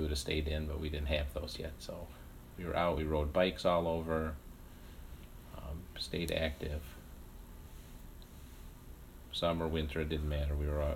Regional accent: Calumet City, Illinois, United States; also born or lived in Chicago, United States; I was born in Evergreen Park, Illinois. Grew up until I was 4 in the city of Chicago on the east side. Then we moved to Calumet City in Illinois, where I lived until I moved into the city when I was 31.

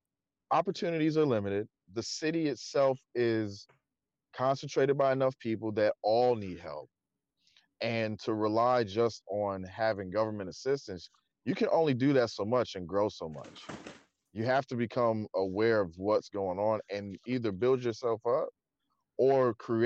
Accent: Milwaukee, Wisconsin, United States; moved away; I'm originally from Wisconsin, Milwaukee specifically. We left there early 90s.

